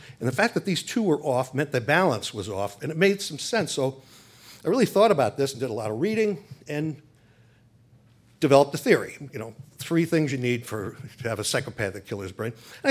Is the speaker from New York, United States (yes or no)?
yes; New York, United States; growing up in New York, I was Catholic Boy of the Year in New York, which got me to meet Nelson Rockefeller.